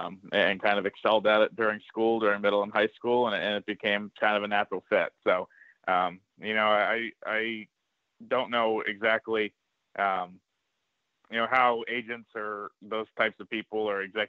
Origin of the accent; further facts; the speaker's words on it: Massachusetts, United States; I grew up in Massachusetts, so it was a perfect fit.